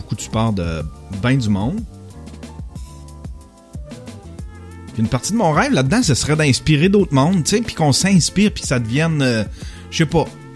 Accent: Quebec, Canada; on est Québécois, puis qu'on a notre culture à nous autres, puis que t'sais, on a une barrière de langue, puis une barrière géographique un peu reclus.

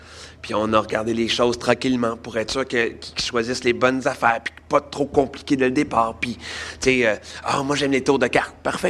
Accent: Laval, Quebec, Canada; Et là, je suis déménagé de Laval à Terrebonne.

